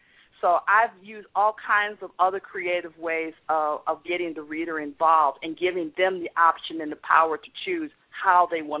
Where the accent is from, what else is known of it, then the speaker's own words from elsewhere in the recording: Chicago, Illinois, United States; now in Lausanne, Switzerland; I am actually from Chicago, and I'm actually not in Paris right now. I live one country over now. I actually live in Switzerland, so I'm in Lausanne, Switzerland now.